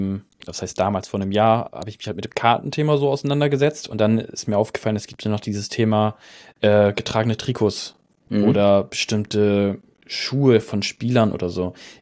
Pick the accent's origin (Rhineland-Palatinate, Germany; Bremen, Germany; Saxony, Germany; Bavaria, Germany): Bremen, Germany; weil er kommt aus Hannover, ich komme aus Bremen